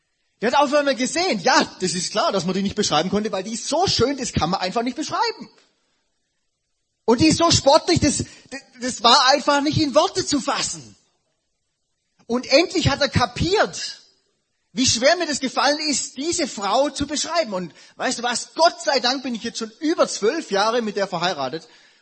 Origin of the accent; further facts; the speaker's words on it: Southern Germany, Germany; ich bin ja auch Deutscher, Süddeutscher, bin nach Hause gekommen